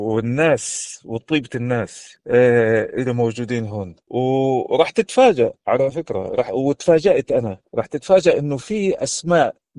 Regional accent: Kuwait; born there; أنا من مواليد الكويت ومن الفلسطينيين اللي حاملين الجوازات الأردنية أو الجنسيات الأردنية اللي عاشوا بفترة السبعينات والثمانينات وحتى الستينات

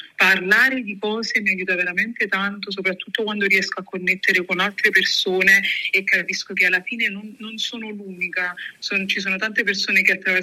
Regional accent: Pozzuoli, Campania, Italy; born there; io sono praticamente nata a Pozzuoli, da padre campano, mio padre è campano, un paese vicino a Benevento, Cerreto Sannita, e mia madre invece è nigeriana, 100-100, quindi io sono un misto di queste due culture.

